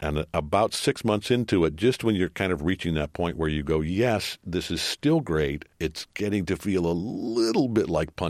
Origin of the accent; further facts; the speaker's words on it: Detroit, Michigan, United States; I got to play the manager of my hometown Detroit Tigers.